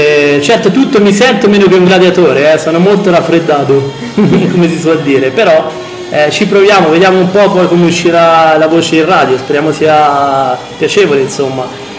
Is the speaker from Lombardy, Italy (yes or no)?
no; Tuscany, Italy; accent: Tuscan; vabbè, la mia pronuncia toscana si sente, è inutile fare, cerchiamo di nasconderla